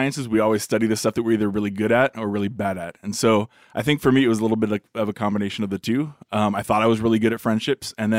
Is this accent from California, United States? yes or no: yes; California, United States; Well, you know, growing up in California.